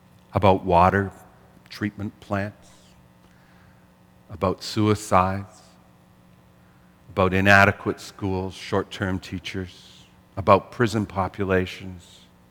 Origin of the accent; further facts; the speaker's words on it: Canada; I realize that we as Canadian Christians, we ought to be dreaming divine dreams.